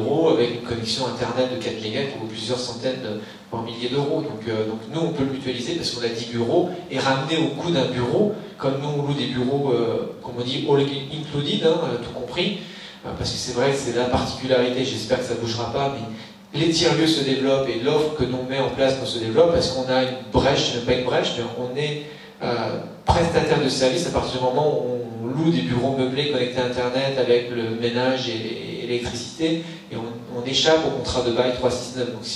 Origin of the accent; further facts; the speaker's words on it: Grand Est, France; Moi, je suis originaire des Ardennes. Les Ardennes, c'est un des rares départements qui se dépeuplent.